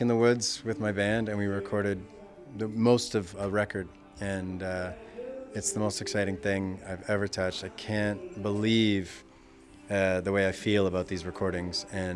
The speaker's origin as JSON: {"language": "English", "town": "Vancouver", "region": "British Columbia", "country": "Canada", "also_born_or_lived": "Smithers", "said": "I am from Vancouver, but I was born right here in Smithers, BC."}